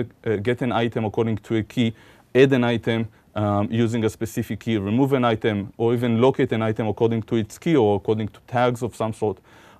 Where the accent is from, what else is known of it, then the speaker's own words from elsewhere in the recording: Israel; English is a second language; I come from Israel